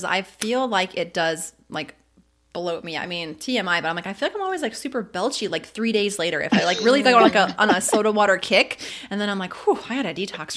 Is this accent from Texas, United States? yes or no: no; Indiana, United States; oh, everybody's from Kentucky. We're from Indiana.